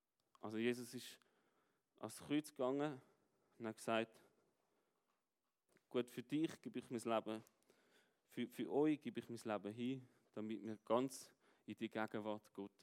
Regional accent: Germany; now in Switzerland; Und wir haben müssen als Deutsche in die Schweiz ziehen. Und man ist jetzt quasi nicht mehr von der Schweiz, aber man lebt in der Schweiz.

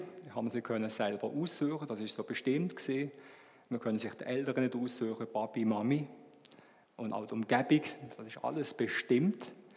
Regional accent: Rheinfelden, Baden-Württemberg, Germany; Ich bin aufgewachsen im Badischen Rheinfelden oder vis-à-vis Schweizer Rheinfelden. Gegenüber gibt das Badische Rheinfelden, Deutschland, Alemannia, Germany. Genau, da bin ich aufgewachsen, aber ich habe beides gehabt. Ich habe die Schweiz und habe Deutschland gehabt.

